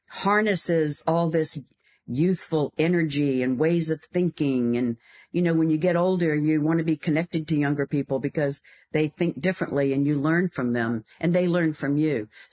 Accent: Richmond, Virginia, United States; I was born and raised in Richmond, and I now have family in Charlottesville.

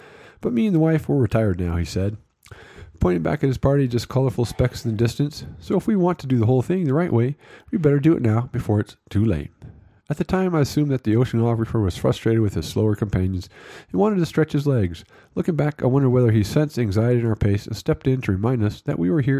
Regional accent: New Hampshire, United States; Since I was raised in New Hampshire

